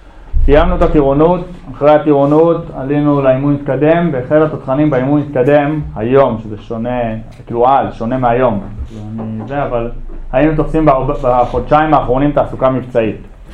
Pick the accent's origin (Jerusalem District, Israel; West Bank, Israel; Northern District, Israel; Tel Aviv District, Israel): West Bank, Israel; Beit El; also born or lived in United States / Ma'ale Adumim; now in Karmit, Israel; יליד ארצות הברית, עליתי לארץ לפני כ-20 שנה, גדלתי בבית אל, מעלה אדומים, גדלתי פה בישיבה